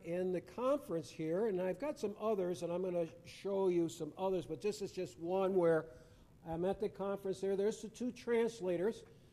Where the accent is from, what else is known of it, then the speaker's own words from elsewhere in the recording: United States; well, I'm from America and they're trying to make things as comfortable as possible because they know I'm from the U.S. and obviously not accustomed to living in the rough.